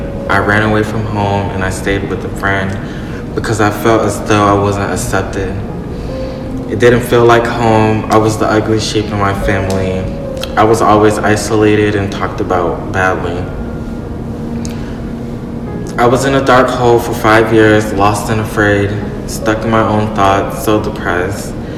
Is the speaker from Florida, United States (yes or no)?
yes; Florida, United States; I was scared I'd be turned down because I was from Florida, and during this time coming from different states was freaking people out.